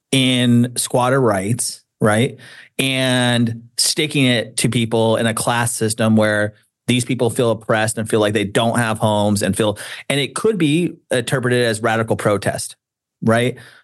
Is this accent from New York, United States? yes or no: no; San Francisco, California, United States; Again, I'm from San Francisco, so I'm always going to take the most liberal approach to these topics.